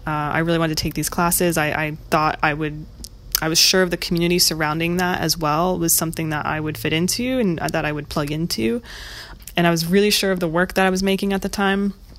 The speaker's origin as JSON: {"language": "English", "region": "Ohio", "country": "United States", "lives_now": "San Francisco, United States", "said": "I went to school in Ohio, I'm from Ohio, and I always knew I wanted to leave."}